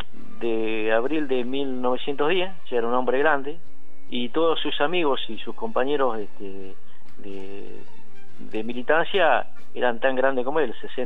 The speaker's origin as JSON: {"language": "Spanish", "country": "Argentina", "said": "reindustrializar Argentina, porque volvería el trabajo formal, el que siempre nos marcó como argentino"}